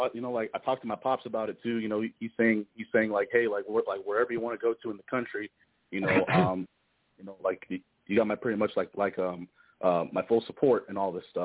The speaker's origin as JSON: {"language": "English", "town": "Houston", "region": "Texas", "country": "United States", "tie": "born there", "said": "originally I was born in Houston, but I wouldn't really live there anymore because it's crazy, like congested there"}